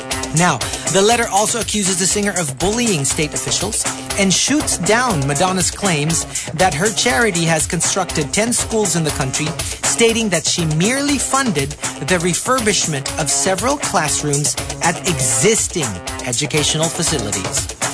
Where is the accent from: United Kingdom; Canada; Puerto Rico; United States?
United Kingdom; or as us British people say, controversy